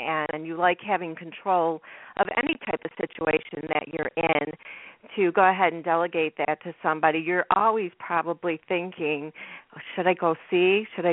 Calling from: Chicago, Illinois, United States; Well, I'm in Chicago

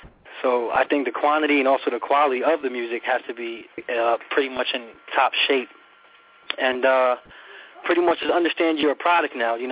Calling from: Lakewood, New Jersey, United States; from Lakewood, New Jersey.

